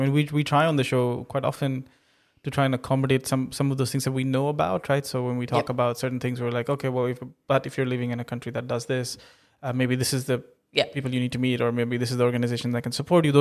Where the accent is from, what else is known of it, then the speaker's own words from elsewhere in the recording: United Kingdom; now in Middle East; I thought it was more like it was a problem of being a Brit, but then living in the Middle East and then having to interrupt people.